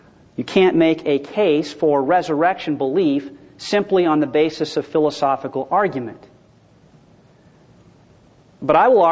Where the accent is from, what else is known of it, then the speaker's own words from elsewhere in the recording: California, United States; I'm from Southern California, and if it ever got this cold, nobody would go anywhere for anything.